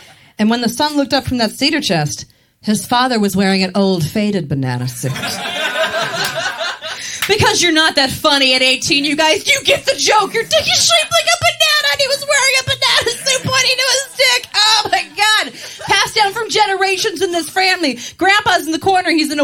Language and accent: English; Maryland, United States; I am from Maryland, and I'm really proud of being from there.